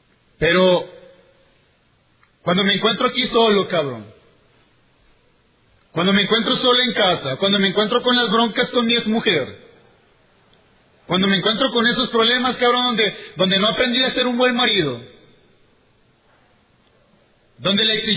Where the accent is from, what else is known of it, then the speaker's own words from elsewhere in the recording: Culiacán, Sinaloa, Mexico; now in Toronto, Canada; Soy de Culiacán, Sinaloa, México, pero milito aquí en Toronto, en el Nueva Esperanza.